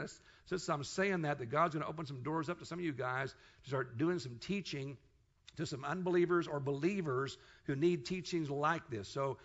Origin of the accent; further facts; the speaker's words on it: Kansas, United States; Now, in Dallas, they say humble, but I say humble. I use that H in there, okay? So I'm from Kansas, so I say humble yourself, okay?